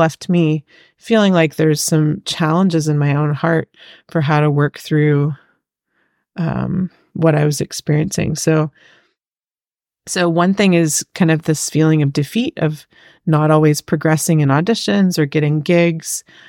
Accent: Hungary; I grew up in Hungary, in Europe, and we didn't have the typical American experience of a school musical that you could be a part of growing up.

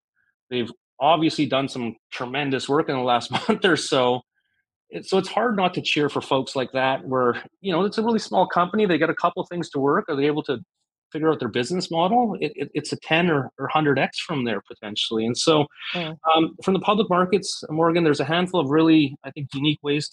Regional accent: Canada; I don't even know if my home country of Canada necessarily has 10 fighter jets in their entire fleet.

